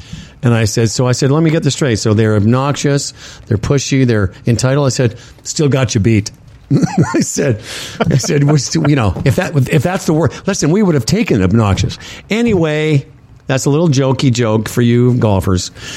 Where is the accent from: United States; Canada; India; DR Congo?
Canada; It bugs me as a Canadian.